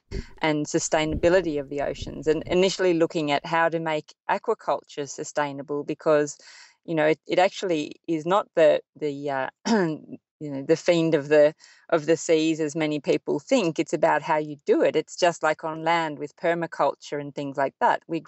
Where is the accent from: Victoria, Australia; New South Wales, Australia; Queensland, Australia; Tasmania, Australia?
New South Wales, Australia; Sydney; growing up in Sydney and living by the sea